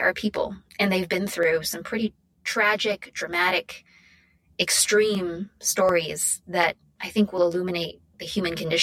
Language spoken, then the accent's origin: English; United States; And so I straddle these two worlds of both being an American and identifying quite strongly with Chinese culture, but not with the political project that is modern day China.